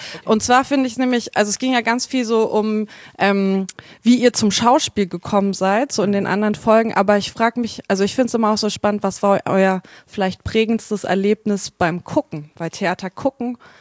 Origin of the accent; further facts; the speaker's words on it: North Rhine-Westphalia, Germany; also born or lived in Nuremberg; also ich bin in Nürnberg geboren, also Mittelfranken. Und dann bin ich aber oft umgezogen. Also ich habe in NRW sprechen gelernt, deswegen hört man mir das nicht so richtig an mit dem Süddeutsch.